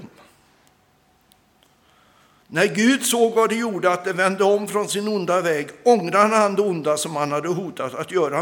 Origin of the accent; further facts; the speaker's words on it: Sweden; also born or lived in India; Jag föddes på en missionsstation i Indien. Mina föräldrar var missionärer. Jag växte upp som pastorsbarn i Sverige.